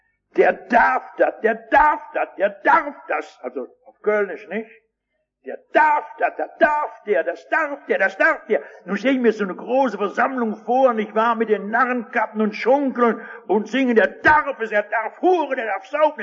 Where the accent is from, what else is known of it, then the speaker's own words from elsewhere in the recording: Rhineland, Germany; dann sage ich als Rheinländer, bei uns heißt es Karneval